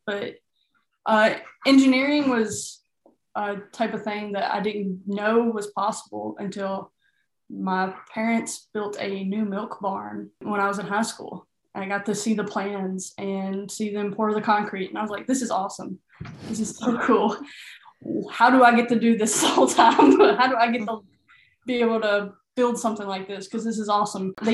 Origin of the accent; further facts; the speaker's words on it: Kentucky, United States; Kentucky. Yeah, I'm from Kentucky. Grew up in a small town.